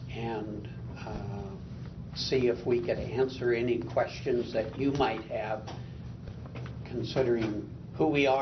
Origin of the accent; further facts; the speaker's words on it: Pender, Nebraska, United States; I'm an attorney from Pender.